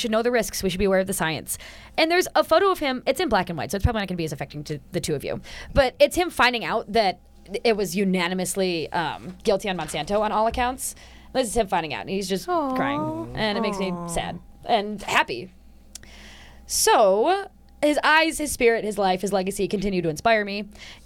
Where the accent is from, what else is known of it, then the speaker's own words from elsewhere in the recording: Ohio, United States; I'm from Ohio.